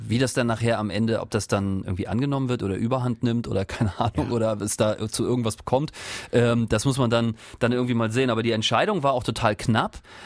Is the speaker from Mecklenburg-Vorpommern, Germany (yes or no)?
yes; Rostock, Mecklenburg-Vorpommern, Germany; also ich komme ja aus Rostock